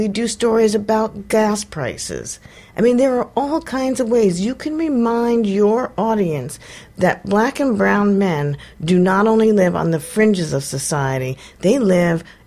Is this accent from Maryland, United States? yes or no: no; New York, United States; I grew up in New York. Trust me.